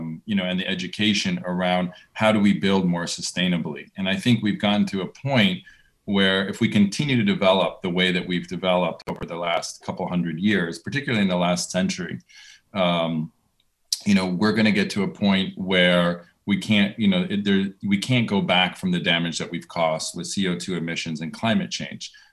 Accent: Miami, Florida, United States; It's a pleasure to be here with you in my hometown of Miami.

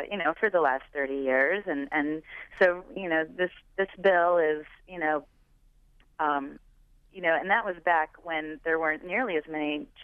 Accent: Annapolis, Maryland, United States; I grew up in Annapolis, and ever since ever since I can remember, the chicken industry has always been polluting into the Chesapeake Bay

